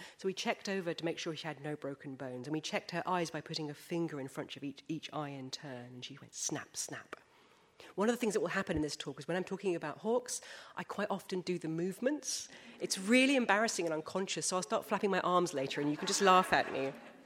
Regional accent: England, United Kingdom; I'm so English.

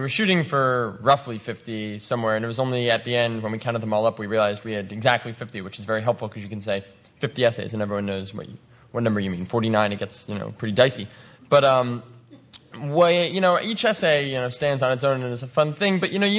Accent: New York City, New York, United States; But back to New York, since, you know, I'm from New York, so I'm going to be a little bit of a hegemonist here.

